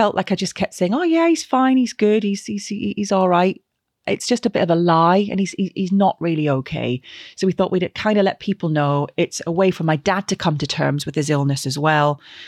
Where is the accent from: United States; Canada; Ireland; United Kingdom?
United Kingdom; Glasgow, Scotland; growing up in Scotland and living in and around sort of Glasgow